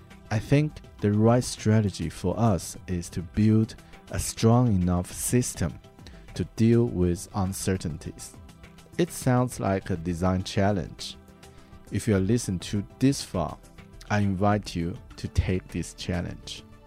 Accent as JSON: {"language": "English", "country": "China", "second_language": "English", "moved": "yes", "said": "I came from China with family. It was quite hard when I arrived a new country to start from scratch. I might visit my extended family in China this year"}